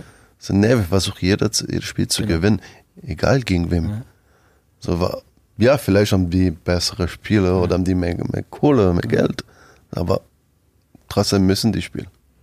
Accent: Montreal, Quebec, Canada; Meine Heimat war auch übelst Atmosphäre. Ja, Montreal.

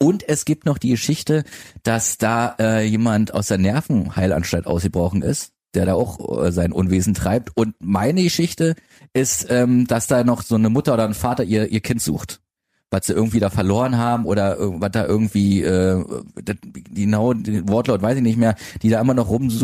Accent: Neuruppin, Brandenburg, Germany; in der Nähe von meinem Heimatort Neuruppin, halt in Brieselang.

